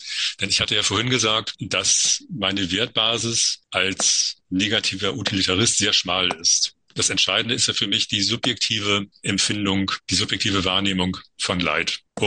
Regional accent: Hamburg, Germany; meiner Heimatstadt Hamburg

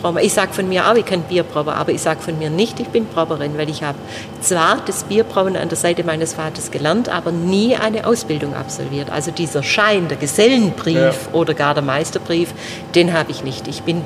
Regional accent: Baden-Württemberg, Germany; Ich komme von der Schwäbischen Alb tatsächlich und habe aber in Stuttgart, also gar nicht weit von meinem Heimatort, studiert, an der Technischen Hochschule.

